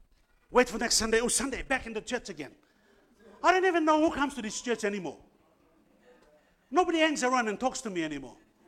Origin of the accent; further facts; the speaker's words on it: Papua New Guinea; I came from Papua New Guinea out of the fire of God.